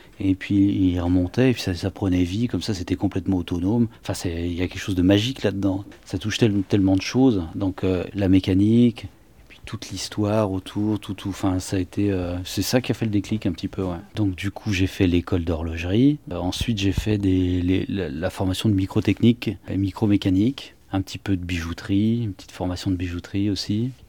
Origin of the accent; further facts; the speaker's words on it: Lesneven, Brittany, France; now in Morlaix, France; Je suis de l'Aisnevin, donc un peu plus en allant vers Brest.